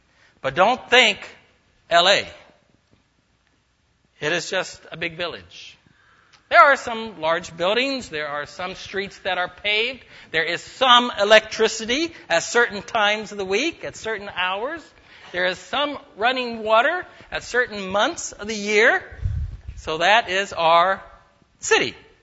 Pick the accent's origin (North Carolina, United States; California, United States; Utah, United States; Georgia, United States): North Carolina, United States; I'm from North Carolina. But I've lost my accent. But it can come back real quick if I've been there for a while and I eat grits.